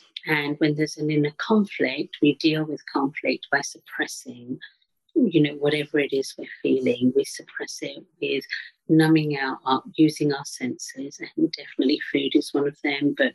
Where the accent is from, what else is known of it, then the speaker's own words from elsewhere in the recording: England, United Kingdom; also born or lived in Africa / India; So, you know, I was born in Africa to Indian parents, and although I was born in Africa, spent very little time there. So I was a baby when I left, moved to India, and then ended up in England, and I lived in England. I've grown up in England.